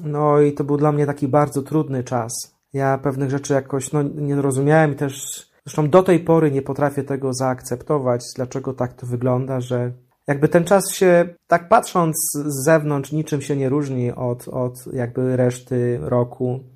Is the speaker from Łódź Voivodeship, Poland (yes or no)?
yes; Wieruszów, Łódź Voivodeship, Poland; Ja się wychowywałem w Wieruszowie, to jest małe miasteczko